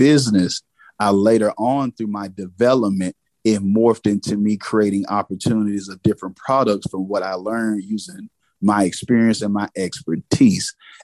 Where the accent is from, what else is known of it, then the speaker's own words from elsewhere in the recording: Texas, United States; accent: Southern drawl; Northeast Texas, man. Country. You know, you can hear the Southern drawl like … in my voice or whatnot, Southern gent. But with that being said, I grew up in a rural area